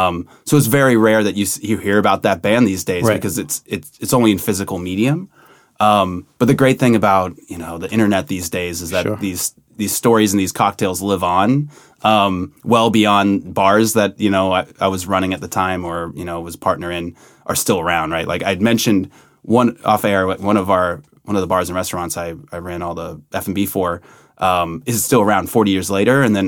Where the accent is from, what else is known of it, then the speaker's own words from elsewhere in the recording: San Francisco, California, United States; I'm from San Francisco, California, originally. Family's Italian immigrants, first generation.